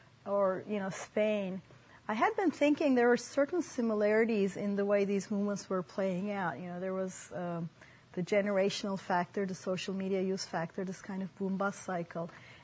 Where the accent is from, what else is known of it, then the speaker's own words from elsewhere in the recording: Turkey; English is a second language; I am originally from Turkey, so that was fortuitous.